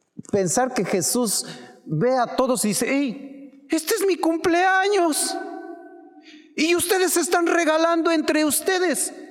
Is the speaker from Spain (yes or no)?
no; Mexico; no conozco otras tradiciones porque soy mexicano